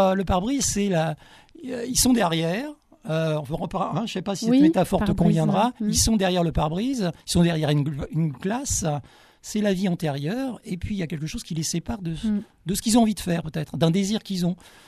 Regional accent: Paris, Île-de-France, France; moi je viens de Paris, je suis installé dans le Diwa depuis 10 ans maintenant. Et auparavant, donc, j'étais en région parisienne

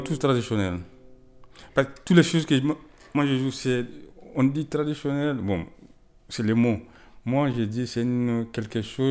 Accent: Mali; je viens du Mali et puis là, je connais bien la culture malienne.

